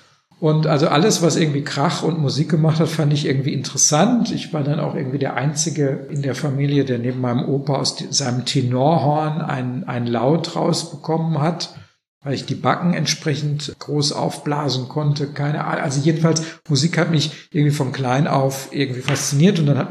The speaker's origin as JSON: {"language": "German", "town": "Gelsenkirchen", "region": "North Rhine-Westphalia", "country": "Germany", "said": "ich komme aus Gelsenkirchen"}